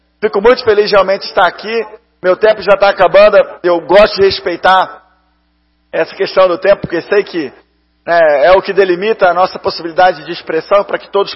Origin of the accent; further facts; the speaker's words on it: Rio de Janeiro, Brazil; also born or lived in Salvador; eu nasci em Salvador, na Bahia, fui criado no Rio de Janeiro, meu pai era oficial da Marinha de Guerra.